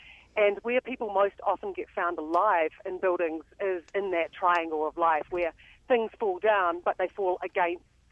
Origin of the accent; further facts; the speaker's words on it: Christchurch, Canterbury, New Zealand; now in Salt Lake City, United States; I'm from Christchurch, New Zealand